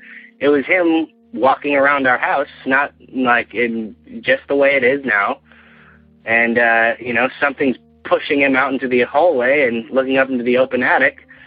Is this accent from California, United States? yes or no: yes; California, United States; I am from California. I am a first-time caller.